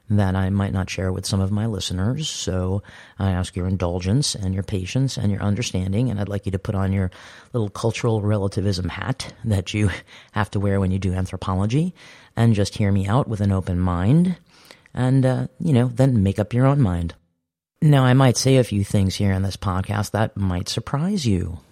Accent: New York, United States; As a New Yorker, as a performer, I came into contact with very, very many gay friends and watched them suffer.

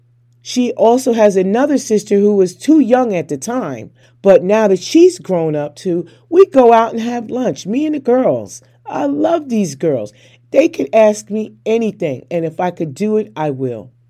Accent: the North, United States; I'm from the North. I don't know, but this is my first time ever living down south.

